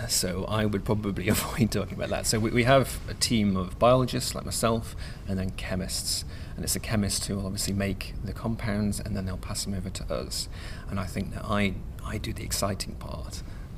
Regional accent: West Midlands, United Kingdom; now in Scotland; So I'm actually from Shropshire in England originally. So I came to Scotland in the last 4 years.

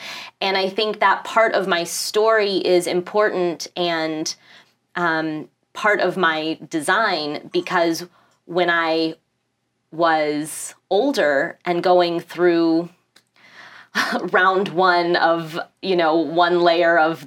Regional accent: Tulsa, Oklahoma, United States; because I grew up in Tulsa, Oklahoma, so that was really the only basis of a representation of spirituality.

